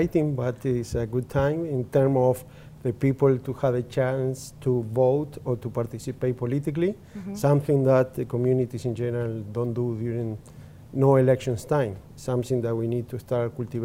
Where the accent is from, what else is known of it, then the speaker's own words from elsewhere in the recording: Uruguay; English is a second language; now in Canada; I came from Latin America, Uruguay, and as a political refugee in the 70s. From that time, I participated politically in Canada, supporting the movement in Uruguay and all Latin America because of the dictatorship there.